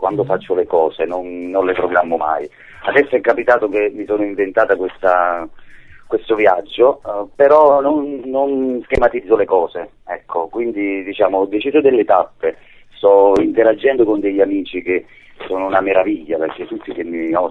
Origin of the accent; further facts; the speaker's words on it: Vallo della Lucania, Campania, Italy; Un'attività che sta qui al mio paese, qui a Vallo della Lucania.